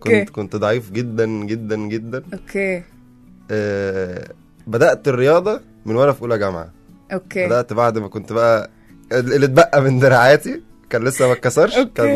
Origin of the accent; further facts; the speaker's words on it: Egypt; فبحس دي عادة عندنا في مصر منتشرة شوية.